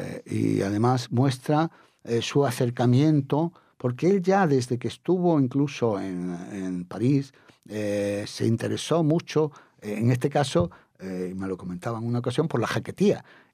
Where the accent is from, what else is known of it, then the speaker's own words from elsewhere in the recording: Spain; soy primero español. En segundo lugar, he vivido toda mi vida rodeado de España desde que era niño y estudiaba en un colegio español